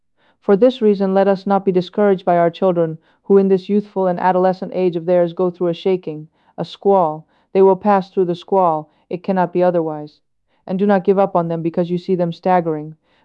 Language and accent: English; Greece; We came from Greece, and as we know, there we have more churches. We have the cassocks, we have monasteries, we have many things.